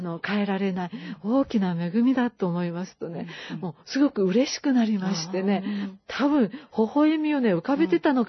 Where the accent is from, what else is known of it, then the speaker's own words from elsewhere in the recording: Osaka, Japan; 大阪へ帰ろうか、うん、このまま東京に残って